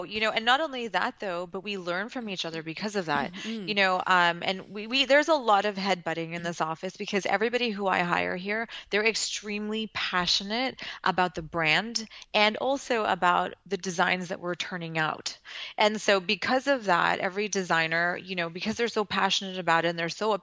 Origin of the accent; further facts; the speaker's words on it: India; and obviously I'm Indian as well.